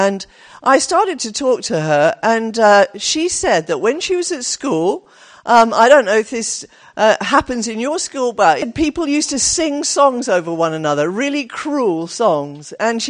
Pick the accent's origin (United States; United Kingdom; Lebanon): United Kingdom; Exeter, South West England; even though I come from Exeter, welcome.